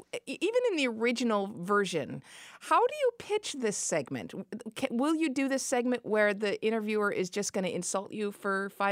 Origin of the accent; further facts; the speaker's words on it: Mission Viejo, California, United States; We both grew up in Orange County.